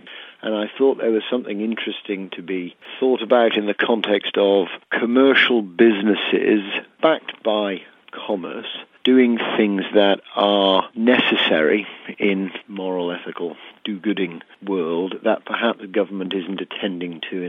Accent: Cardiff, Wales, United Kingdom; I'm from Cardiff.

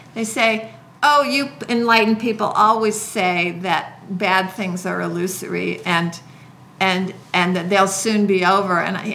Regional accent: Iowa, United States; And I was very skeptical about this when I came from Iowa.

